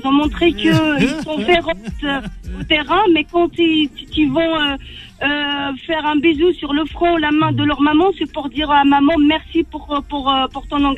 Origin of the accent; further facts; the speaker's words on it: Morocco; je suis une maman qui a 4 garçons, je suis marocaine, je vais une année sur deux au Maroc